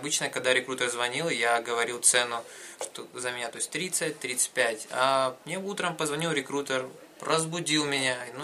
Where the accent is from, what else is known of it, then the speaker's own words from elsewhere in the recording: Russia; Нет, я из России.